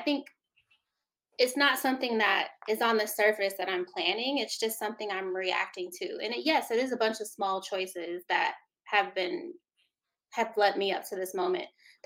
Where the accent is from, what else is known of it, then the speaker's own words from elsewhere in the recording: Texas, United States; I mean, I'm from Texas.